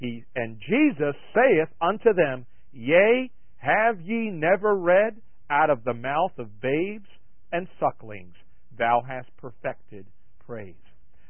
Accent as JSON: {"language": "English", "town": "Long Island", "region": "New York", "country": "United States", "tie": "born there", "said": "Now, I come from a Spanish culture. Even though I was born in Long Island, New York, my parents came from the old country."}